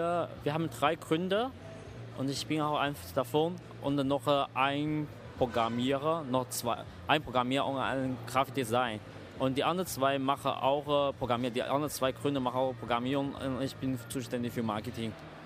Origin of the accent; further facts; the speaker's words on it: China; now in Germany; Ich komme aus China.